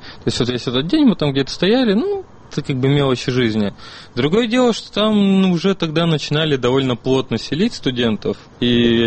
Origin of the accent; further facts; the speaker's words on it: Siberia, Russia; я сам из Сибири.